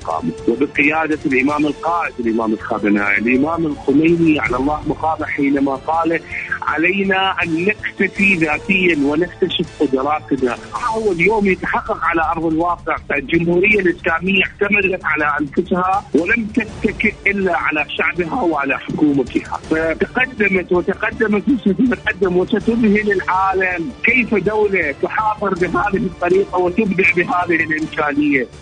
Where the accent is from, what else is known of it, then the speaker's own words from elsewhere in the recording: Iraq; من العراق.